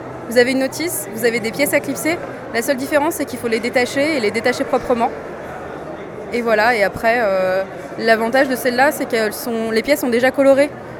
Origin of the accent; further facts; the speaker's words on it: Lyon, Auvergne-Rhône-Alpes, France; Et je viens de Lyon